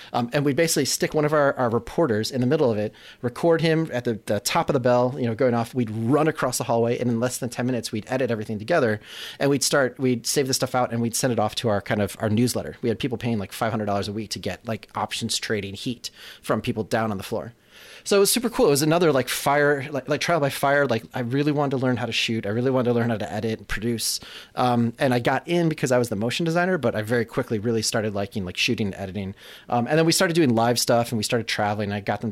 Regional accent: Chicago, Illinois, United States; I'm from the South Side of Chicago. It was not like something you did.

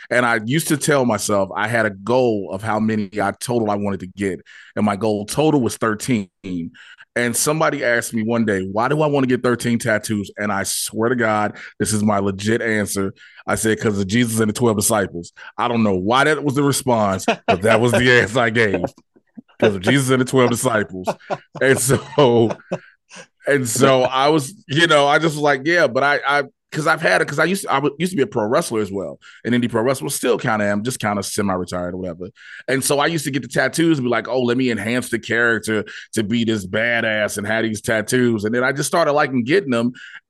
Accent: Chicago, Illinois, United States; But I grew up outside of Chicago

